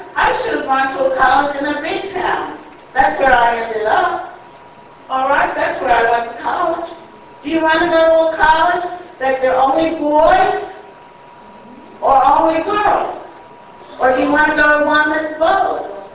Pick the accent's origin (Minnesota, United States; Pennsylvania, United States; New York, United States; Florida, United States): New York, United States; New York City; I came from New York City, where nobody owns, you know, even adults don't own cars.